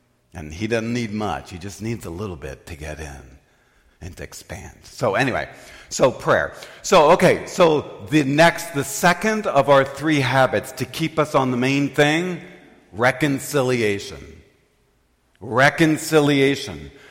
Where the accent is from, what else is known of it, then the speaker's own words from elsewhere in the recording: Farmington, Missouri, United States; St. Joe's Elementary School, where I grew up in Farmington, Missouri.